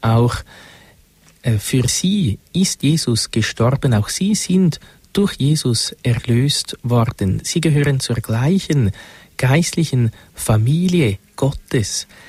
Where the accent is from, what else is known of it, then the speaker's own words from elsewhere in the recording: Switzerland; Viele Deutsche oder viel mehr Deutsche kennen ihn wahrscheinlich als wir Schweizer.